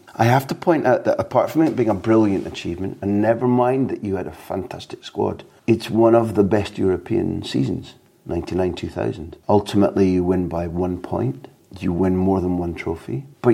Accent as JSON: {"language": "English", "region": "Scotland", "country": "United Kingdom", "said": "even as a Scot"}